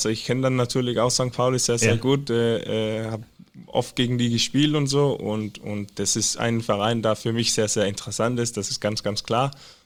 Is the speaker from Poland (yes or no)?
no; Skive, Central Denmark Region, Denmark; German is a second language; Ich bin in Skive geboren. Das ist so in Midtjylland. Also ganz in die Messe Mitte des Jylland. Einfach 3 Stunden, 3,5 entfernt von Hamburg. Bin ich aufgewachsen, 20 Jahre und dann nach Aarhus gezogen.